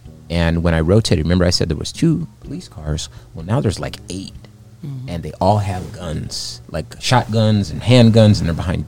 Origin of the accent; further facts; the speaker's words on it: Compton, California, United States; I'm from Compton, California.